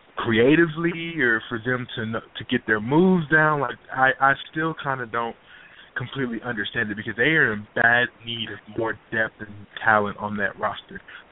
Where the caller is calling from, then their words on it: Houston, Texas, United States; calling out of Houston.